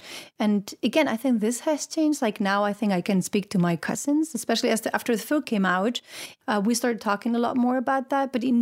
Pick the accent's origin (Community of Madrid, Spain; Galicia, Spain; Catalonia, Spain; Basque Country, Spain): Community of Madrid, Spain; Madrid; I grew up in Madrid.